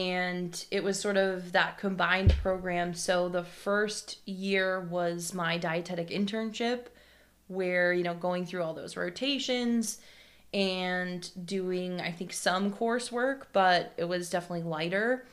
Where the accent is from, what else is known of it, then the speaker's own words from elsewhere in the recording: Barrington, Rhode Island, United States; So I am a Rhode Islander. I grew up in Barrington